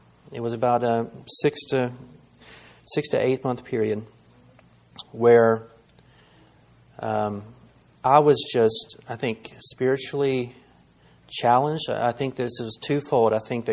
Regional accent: Roanoke, Virginia, United States; We grew up in and around Roanoke, as most of you know

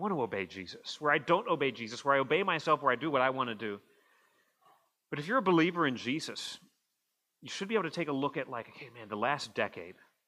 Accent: Arizona, United States; now in Mobile, United States; Where I grew up in Arizona, I think probably similar climate to what ancient Israel had compared to what we have.

